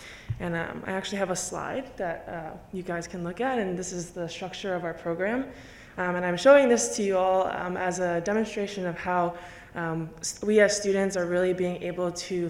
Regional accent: New York City, New York, United States; I'm a junior in the ILR school. I'm originally from Queens, New York City

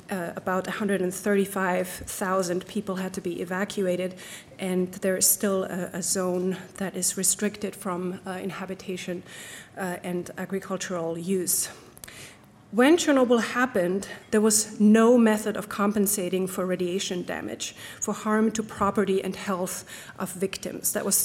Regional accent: Austria; now in United States; I'm a professor in science and technology studies at Virginia Tech in the United States, although I'm originally from Austria.

